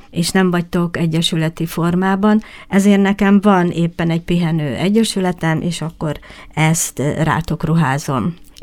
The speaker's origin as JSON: {"language": "Hungarian", "town": "Ózd", "region": "Borsod-Abaúj-Zemplén", "country": "Hungary", "said": "mert ugye mi ózdiak vagyunk"}